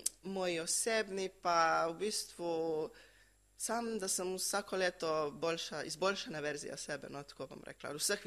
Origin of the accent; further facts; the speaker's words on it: Koper, Coastal–Karst, Slovenia; Ja, vsi smo iz Kopra, tako se kar dosti vidimo.